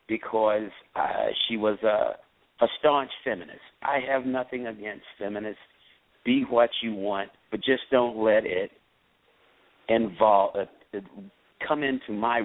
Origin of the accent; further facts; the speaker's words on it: the South, United States; born there; I was born in the South, so I know what it was to see white only, colored only.